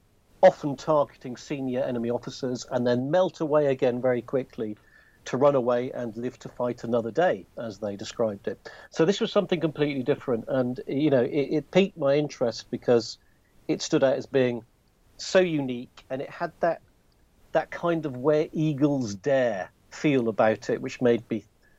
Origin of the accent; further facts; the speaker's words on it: United Kingdom; I'm a Brit